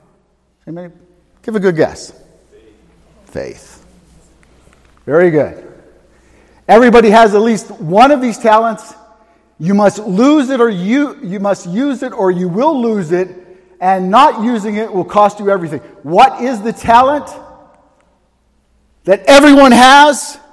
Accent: Pittsburgh, Pennsylvania, United States; accent: Pittsburgh; Chimney. Did I pronounce it right? It's my Pittsburgh accent.

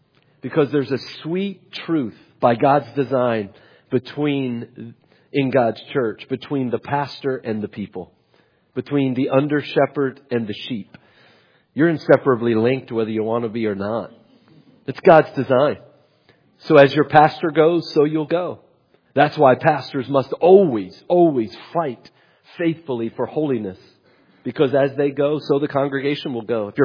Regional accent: West Virginia, United States; I'm a nobody from West Virginia.

